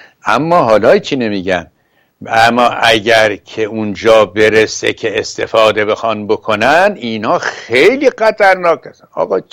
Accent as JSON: {"language": "Persian", "country": "Iran", "said": "آقا ما ایرانی هستیم، این چه طرز اندیشه ایست؟"}